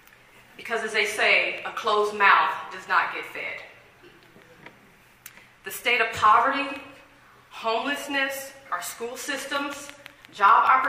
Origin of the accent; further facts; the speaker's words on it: Jacksonville, Florida, United States; I grew up right here in Jacksonville, in this great community, and I still have a lot of family and friends that are still here.